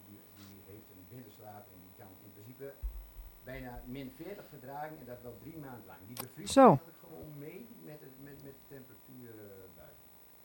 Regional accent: Assen, Drenthe, Netherlands; Ik kom uit Assen.

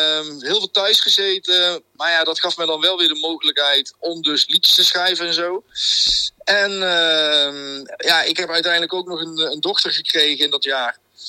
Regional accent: Eindhoven, North Brabant, Netherlands; Nou, kijk, ik kom uit Eindhoven. Ik ben hier geboren en getogen. Trotse Eindhovenaar.

